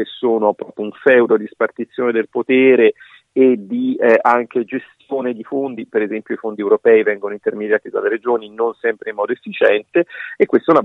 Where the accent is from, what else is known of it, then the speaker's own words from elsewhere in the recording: Tuscany, Italy; mi dà proprio fastidio fisico pronunciarla a me che sono toscano